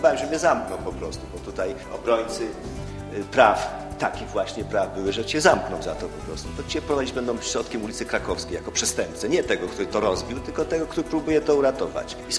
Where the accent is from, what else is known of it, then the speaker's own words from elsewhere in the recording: Strzegom, Lower Silesian Voivodeship, Poland; Ja jestem z urodzenia Dolnoślązak, ze Strzegomia jestem. Tam właściwie nie było większej wsi, gdzie nie było pałacu, zamku.